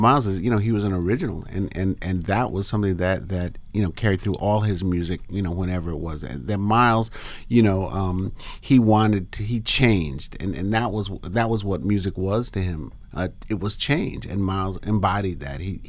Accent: New York, United States; because, you know, New York is my hometown.

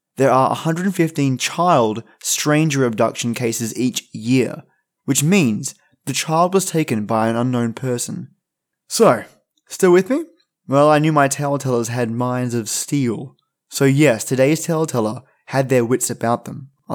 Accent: Wolverhampton, West Midlands, United Kingdom; I grew up in Wolverhampton, in the West Midlands, UK. I was 12 years old

